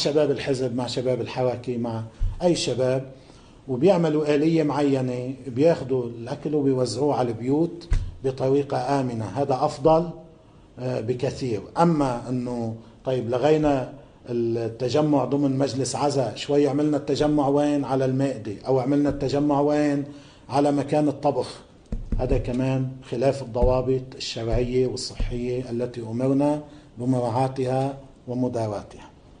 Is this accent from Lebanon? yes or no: yes; Lebanon; عندنا بلبنان